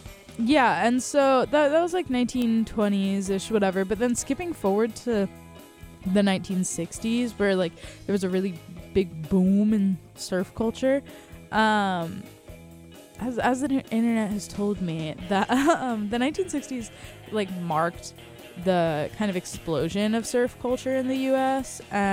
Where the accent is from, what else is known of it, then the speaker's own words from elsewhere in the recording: Long Beach, California, United States; I'm from Long Beach